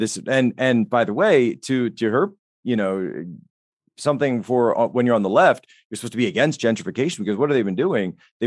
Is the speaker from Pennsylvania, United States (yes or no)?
yes; Pennsylvania, United States; as you do growing up in the Philly area.